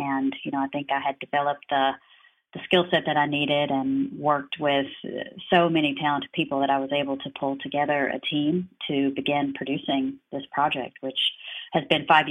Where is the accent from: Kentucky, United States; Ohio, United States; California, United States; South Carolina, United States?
Kentucky, United States; And when I told him I was from Kentucky, he just launched into singing